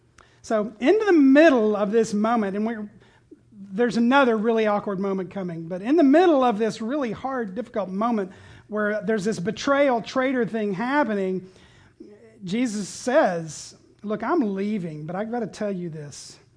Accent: the South, United States; And Peter, if I may speak as a Southerner, God bless him.

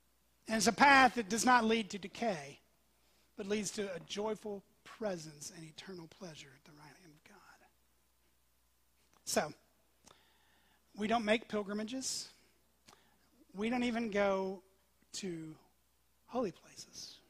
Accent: Tennessee, United States; The first time I came to Texas from East Tennessee, where we have mountains and hills, okay

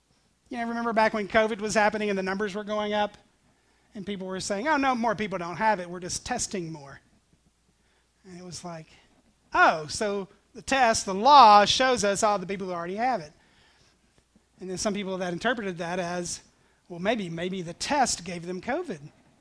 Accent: Tennessee, United States; born there; I was born in Tennessee, with the language and the dialect and everything that goes with it.

